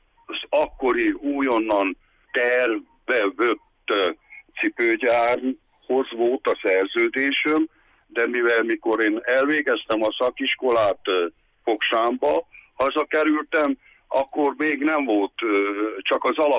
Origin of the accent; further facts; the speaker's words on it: Betfalva, Harghita, Romania; also born or lived in Kányád; 1959-ben születtem, Betfalván nőttem föl, Kányádba születtem, és onnan visszakerültem Betfalvára.